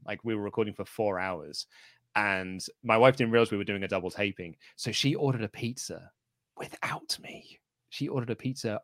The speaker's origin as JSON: {"language": "English", "country": "United Kingdom", "said": "maybe it's just because I'm British, I'm a brown sauce kind of guy."}